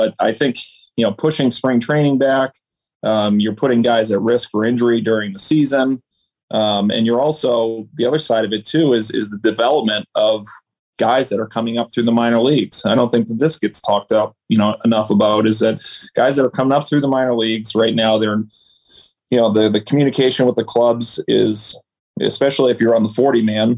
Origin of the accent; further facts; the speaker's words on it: Boston, Massachusetts, United States; And, you know, we grew up here in Boston. So, you know, it was our first major league team